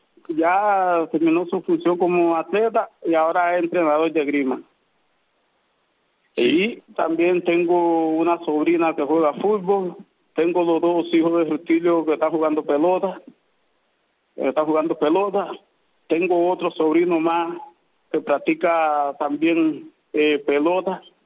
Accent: Songo La Maya, Santiago de Cuba, Cuba; born there; Sí, nací en Songo La Maya.

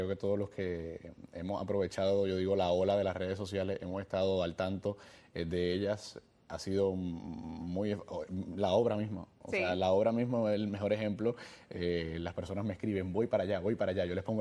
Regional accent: Puerto Rico; ellos vienen de Venezuela, los 3 actores, yo soy el único puertorriqueño.

